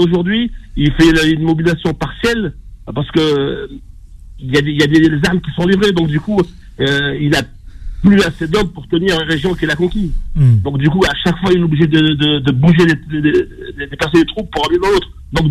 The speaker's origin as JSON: {"language": "French", "town": "Limoges", "region": "Nouvelle-Aquitaine", "country": "France", "said": "Donc, du coup, moi, je suis de Limoges"}